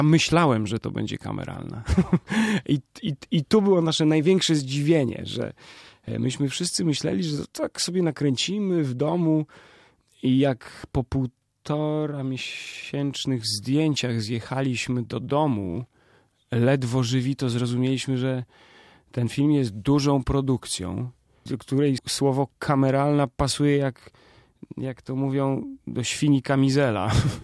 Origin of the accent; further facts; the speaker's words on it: Łomża, Podlaskie Voivodeship, Poland; Ja też zawsze dostawałem duże wsparcie ze strony mojego rodzinnego miasta, czyli Łomży.